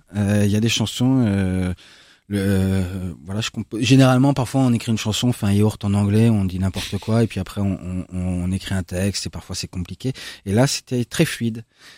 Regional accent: Senlis, Hauts-de-France, France; Je suis né à Senlis. J'y ai vécu jusqu'à j'ai encore des attaches là-bas hein, et j'y ai vécu jusque après mon bac.

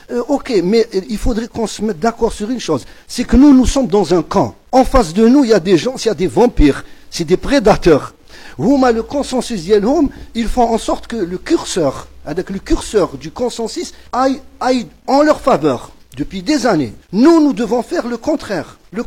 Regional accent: Algeria; Maintenant, pour ce qui se passe chez nous en Algérie, effectivement, donc la répercussion de cette crise

